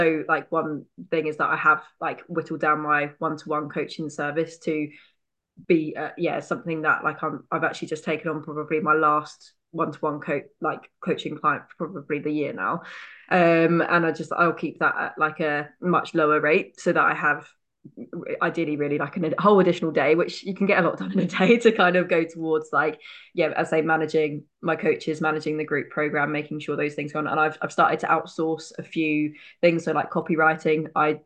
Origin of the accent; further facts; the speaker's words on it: United Kingdom; but we're British, so we can obviously deal with that.